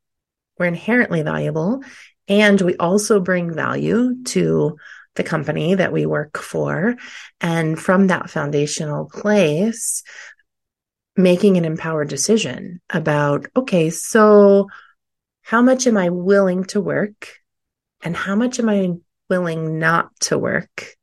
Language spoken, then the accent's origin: English; Florida, United States; now in Colorado, United States; I live currently in Colorado. I've been in Colorado for about 20 years. I grew up in Florida.